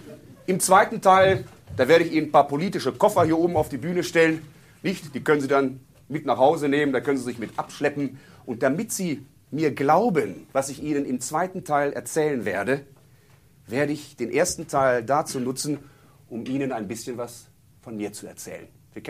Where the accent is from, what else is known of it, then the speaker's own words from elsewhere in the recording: Lower Saxony, Germany; Ich komme aus der Umgebung von Braunschweig.